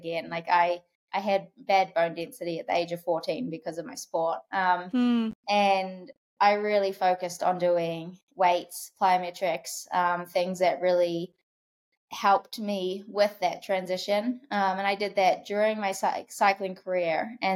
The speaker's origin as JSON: {"language": "English", "country": "New Zealand", "moved": "as an adult", "lives_now": "United States", "said": "moved to America from New Zealand. I'm originally from New Zealand in 2011"}